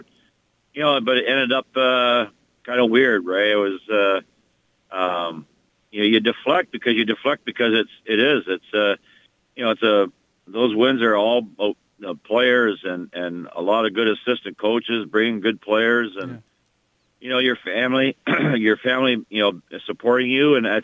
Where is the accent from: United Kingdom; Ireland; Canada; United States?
Canada; being Canadian, I never really looked up to the American college hockey coaches